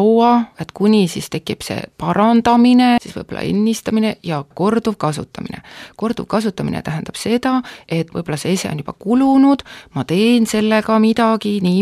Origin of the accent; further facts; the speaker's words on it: Jõgeva, Jõgeva County, Estonia; ma tegelikult olen pärit Jõgeva linnast, sellisest väikesest linnast ja